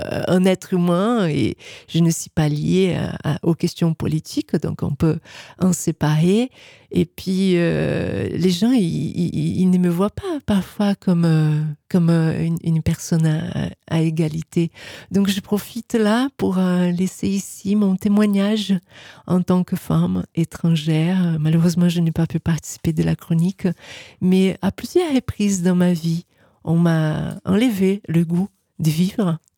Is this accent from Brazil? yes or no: yes; Brazil; accent: Brazilian; French is a second language; now in France; la barrière de la langue française, par exemple, ou de mon accent brésilien.